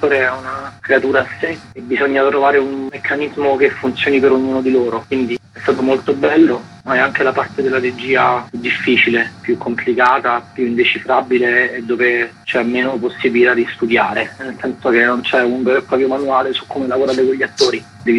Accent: Rome, Lazio, Italy; Io sono cresciuto a Cinecittà, insomma, così in mezzo ai cartelli

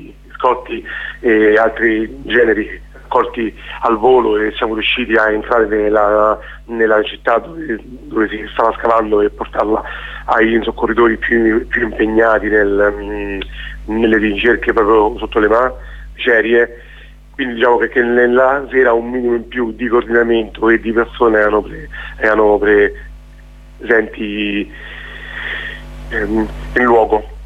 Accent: Preda, Lazio, Italy; Per esempio il mio paese Preda è un paese che sta a 1250 su una delle ultime rocche dei monti della Laga, che compongono appunto la conca di Amatrice.

